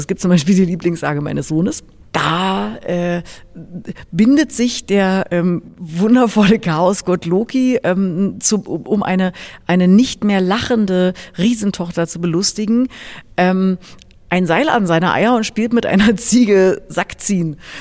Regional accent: Berlin, Germany; born there; in dem Bezirk, wo ich geboren bin, in Berlin.

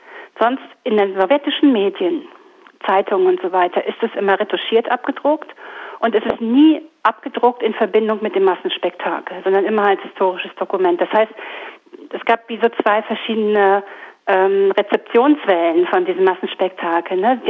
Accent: East Germany, Germany; Ich bin in der DDR aufgewachsen und musste das in der Schule lesen.

